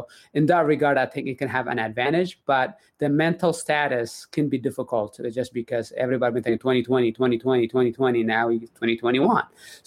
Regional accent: Eritrea; born there; I was born in Eritrea in the Horn of Africa.

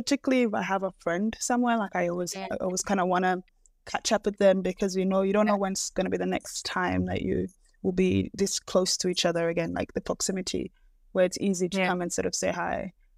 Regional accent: Melbourne, Victoria, Australia; also born or lived in Canberra; because I used to live in Canberra, but my family was in Melbourne. But I grew up in Melbourne.

